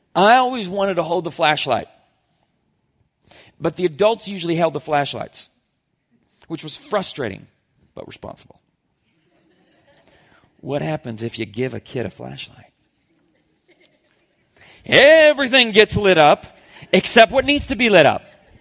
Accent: Oklahoma, United States; But growing up in Oklahoma, we occasionally took these night hikes out in the country.

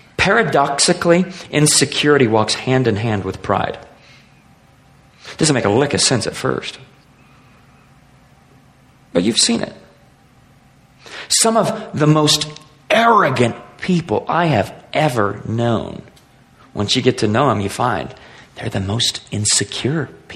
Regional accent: United States; It doesn't matter that I'm male. It doesn't matter that I'm American.

